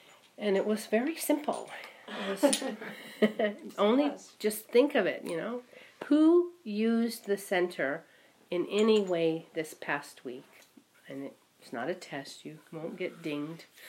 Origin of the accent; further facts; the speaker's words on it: California, United States; And I know that because I grew up in California, and the California coastal Indians pretty much existed on acorns.